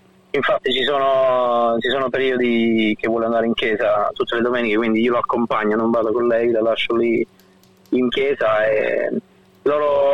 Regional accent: San Giovanni Rotondo, Apulia, Italy; anche se vengo da San Giovanni Rotondo, non è mai stata parte integrante della mia vita.

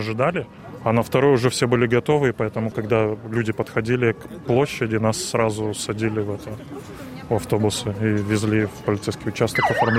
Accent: Russia; now in Australia; Я сам из России, но я живу в Австралии.

